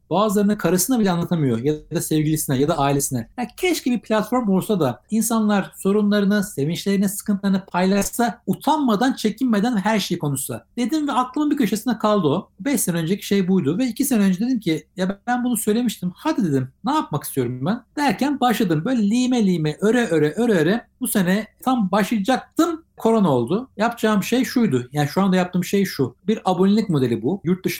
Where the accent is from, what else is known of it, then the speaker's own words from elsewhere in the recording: Ankara, Turkey; now in Istanbul, Turkey; Ben bir Ankara çocuğuyum. Öyle başlayalım. Yani orada doğdum, orada büyüdüm. Hayalim İstanbul'da olmaktı. 2000 senesinde geldik.